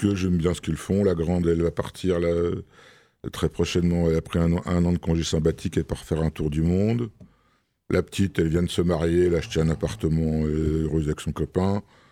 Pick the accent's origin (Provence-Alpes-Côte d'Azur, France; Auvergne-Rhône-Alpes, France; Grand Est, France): Grand Est, France; Nancy; Moi, je suis nancéen depuis toujours. Je suis né à Nancy, à la maternité.